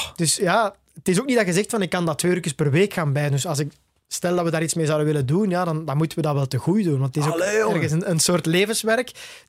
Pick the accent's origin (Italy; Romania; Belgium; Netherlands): Belgium; Tervuren, Flemish Brabant; mijn ouders hadden, als ik klein manneke was, hadden die in Torp Ter Vuren, waar ik opgegroeid ben, een kleine traiteurszaak